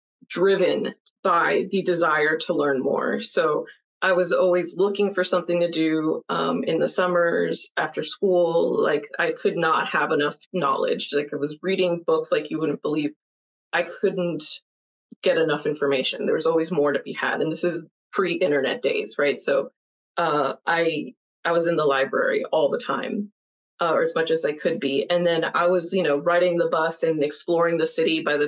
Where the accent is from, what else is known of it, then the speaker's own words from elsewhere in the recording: Miami, Florida, United States; So I grew up in Miami. I am Hispanic. My parents are both from Venezuela, and they came here.